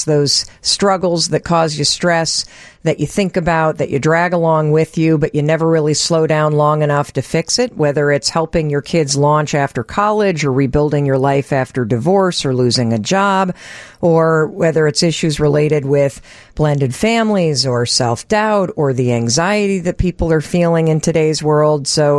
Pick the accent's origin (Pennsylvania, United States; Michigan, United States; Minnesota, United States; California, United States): Michigan, United States; I grew up in Western Michigan, and guess what was on when I got home?